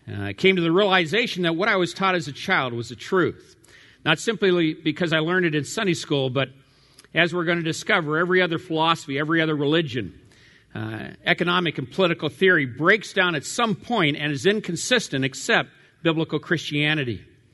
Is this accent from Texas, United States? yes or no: no; California, United States; I grew up here in California. My dad was a pastor in California for 55 years, 20 years in Long Beach, California, and then 20 years in Walnut Creek and Concord, and then 18 years in Napa, California.